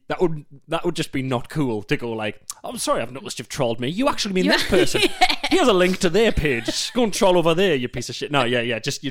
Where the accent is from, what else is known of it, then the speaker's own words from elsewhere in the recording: North East England, United Kingdom; I haven't done a gig outside the North East for 3 years.